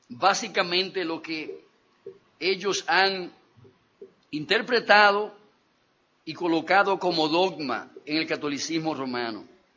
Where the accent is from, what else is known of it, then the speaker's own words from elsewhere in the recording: Nagua, María Trinidad Sánchez, Dominican Republic; born there; Esos campesinos de Nagua, donde yo nací, leyéndole en latín.